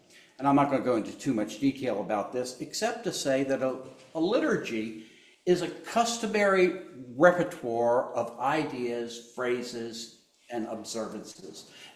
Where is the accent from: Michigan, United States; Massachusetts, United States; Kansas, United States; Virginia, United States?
Virginia, United States; whenever I go home, you know, to where I grew up in Northern Virginia, I get the same thing.